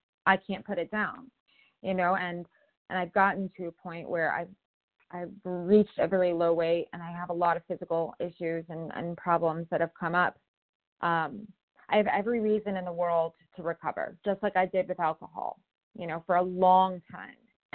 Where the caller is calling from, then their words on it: California, United States; I'm calling from California.